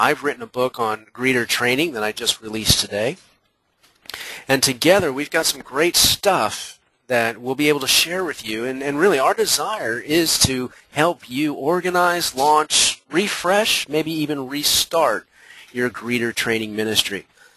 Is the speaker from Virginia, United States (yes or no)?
yes; Richmond, Virginia, United States; St. Paul's Baptist Church in Richmond, Virginia, which is my hometown